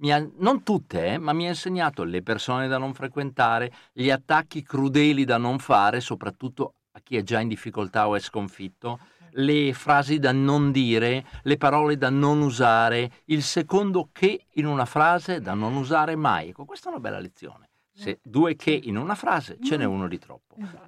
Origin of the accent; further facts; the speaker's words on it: Crema, Lombardy, Italy; accent: Lombard; io sono di Crema e ho un accento un po' lombardo